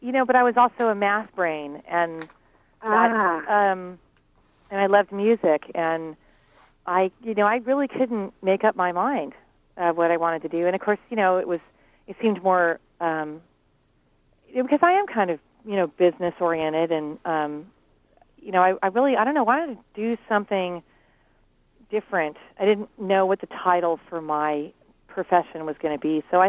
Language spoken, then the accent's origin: English; Newport Beach, California, United States; because I'm actually from Newport Beach. I grew up there.